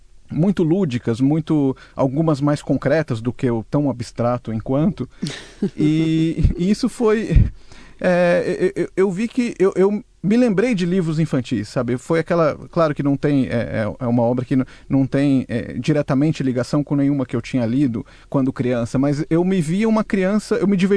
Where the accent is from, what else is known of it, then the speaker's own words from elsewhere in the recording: Taquarituba, São Paulo, Brazil; tem um pouco a ver até com a minha origem caipira. Eu que sou de Taquarituba, no interior